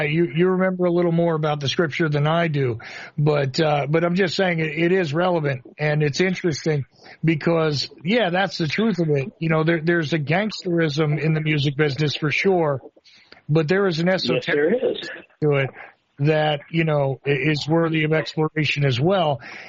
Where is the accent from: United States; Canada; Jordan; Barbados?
United States; New Jersey; is from the same place I am. You know, I was from New Jersey.